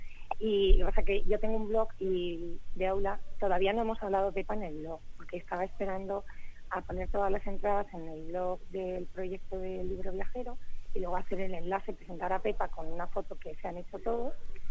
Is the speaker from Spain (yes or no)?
yes; Murcia, Region of Murcia, Spain; aunque nosotros somos de Murcia, queremos hablar de toda la región, claro